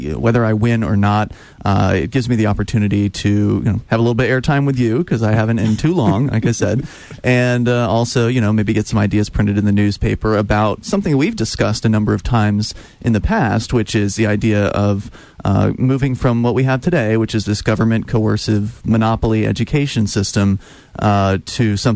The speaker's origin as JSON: {"language": "English", "region": "Florida", "country": "United States", "tie": "born or raised there", "moved": "yes", "lives_now": "Keene, United States", "said": "Well, I grew up in Southwest Florida and moved up here about 6 years ago. I'm so grateful to be living in Keene."}